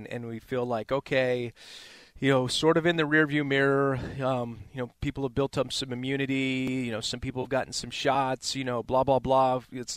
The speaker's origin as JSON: {"language": "English", "region": "California", "country": "United States", "tie": "born or raised there", "said": "I played in Oakland. I grew up in the Bay Area."}